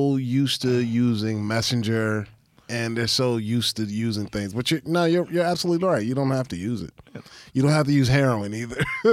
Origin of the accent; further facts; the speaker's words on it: the South, United States; And I'm from the South.